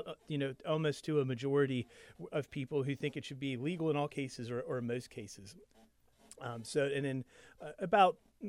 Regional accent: Kentucky, United States; Again, I grew up in Kentucky

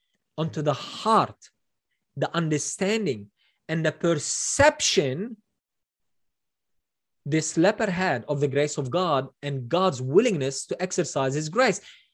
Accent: Sidon, South Governorate, Lebanon; I was born in Sidon. I grew up in Sidon, right?

